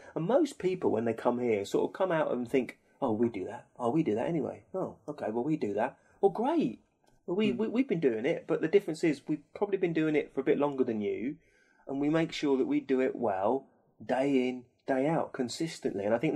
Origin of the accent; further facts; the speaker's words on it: South East England, United Kingdom; I'm not from London myself. I'm from Kent, down on the Kent coast.